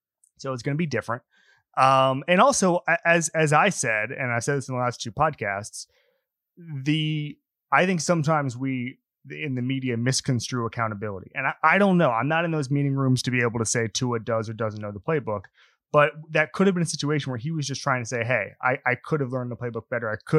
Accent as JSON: {"language": "English", "town": "Orlando", "region": "Florida", "country": "United States", "said": "I'm from Orlando."}